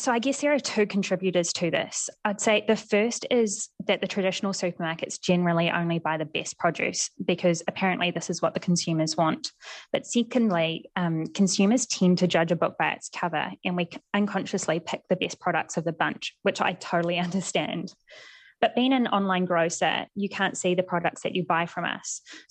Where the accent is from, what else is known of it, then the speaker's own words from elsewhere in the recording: Pukekohe, Auckland, New Zealand; I grew up in Pukekohe on a vegetable farm